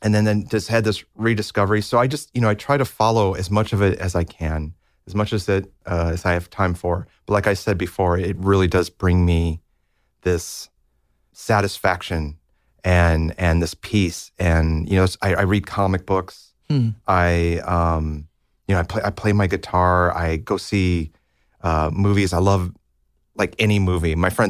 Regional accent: Libertyville, Illinois, United States; I grew up in Libertyville, which is about 30, 40 minutes north of Chicago.

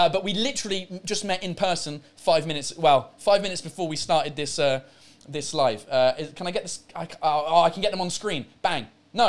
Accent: England, United Kingdom; born there; My mum's Irish. I have an Irish passport, but I was born in England.

